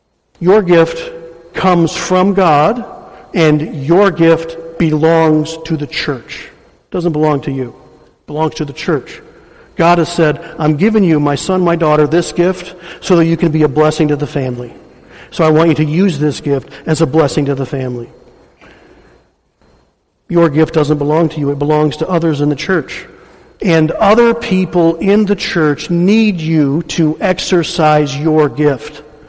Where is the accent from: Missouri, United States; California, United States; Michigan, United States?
Michigan, United States; Detroit; born there; One, because I was born in Detroit, I want to see a church that is operating on all cylinders